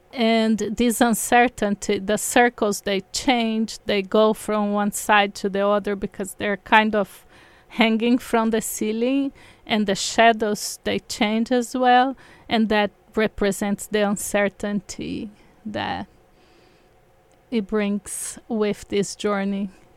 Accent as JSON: {"language": "English", "country": "Brazil", "second_language": "English", "moved": "yes", "lives_now": "England", "said": "I knew when I moved from Brazil to England, that was around 15 years ago, I moved without speaking English."}